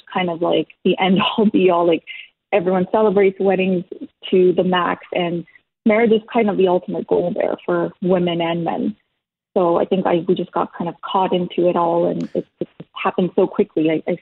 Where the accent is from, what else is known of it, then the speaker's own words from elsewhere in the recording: Toronto, Ontario, Canada; I was raised in Toronto. I had different ideas, ideologies, like everything, the way that I was brought up, my mindset was so different versus somebody that's born in Pakistan.